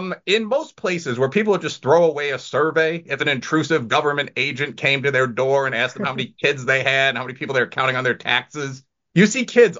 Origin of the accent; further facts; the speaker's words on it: Chicago, Illinois, United States; Like I'm from Chicago.